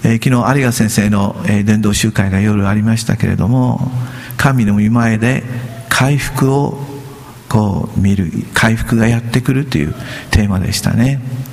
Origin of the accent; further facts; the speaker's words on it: Okinawa, Japan; 私沖縄から来たということを知ってですね、とても喜んでくれた